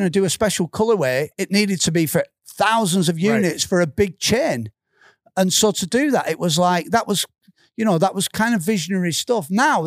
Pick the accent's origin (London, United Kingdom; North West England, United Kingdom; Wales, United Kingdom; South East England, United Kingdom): North West England, United Kingdom; Darwen; I was born in Bull Hill Hospital in Darwin in 1969.